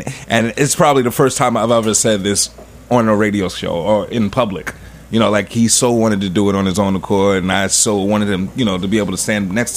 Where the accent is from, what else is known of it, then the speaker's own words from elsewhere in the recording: New York City, New York, United States; I'm from New York City, love rooftop parties.